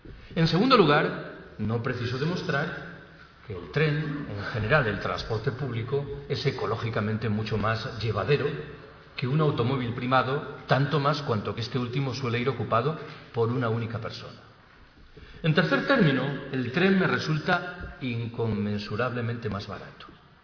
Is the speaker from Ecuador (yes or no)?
no; Galicia, Spain; Yo soy gallego. En Galicia me gustaría poder afirmar que hay un proyecto de construcción de una línea de alta velocidad.